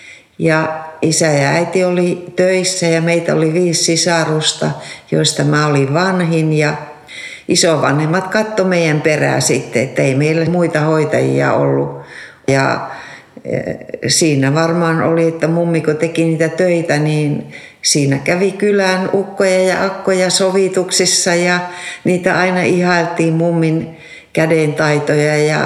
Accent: Raahe, North Ostrobothnia, Finland; Mä oon Raahesta merenrannalta, pikkukaupungista kotoisin.

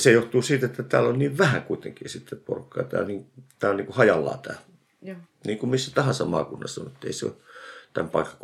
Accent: Eastern Finland, Finland; koska mä oon itäsuomalainen ihminen niin kuin oikeasti.

